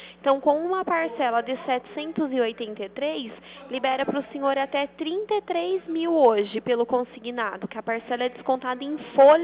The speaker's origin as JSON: {"language": "Portuguese", "town": "Araras", "region": "São Paulo", "country": "Brazil", "said": "eu sou de Araras."}